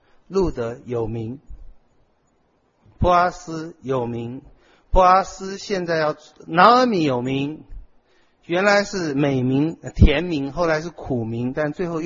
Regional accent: China; 这种实际的善良不会像我们中国人说的千秋万岁名，寂寞身后事

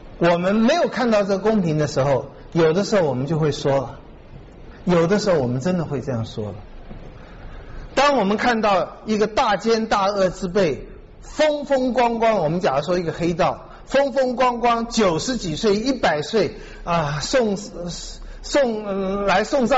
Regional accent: Taiwan; 我是会说中文的，大概就跟我成长的环境有关系，我是在台湾长大的嘛。

